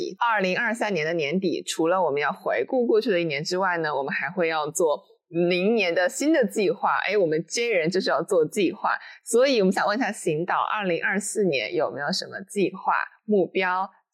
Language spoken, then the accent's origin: Chinese; Wuhan, Hubei, China; 哦，因为我在武汉长大的。